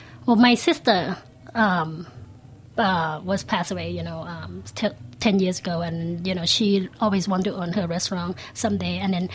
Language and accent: English; Bangkok, Thailand; now in United States; Grew up and I was born and raised in Bangkok.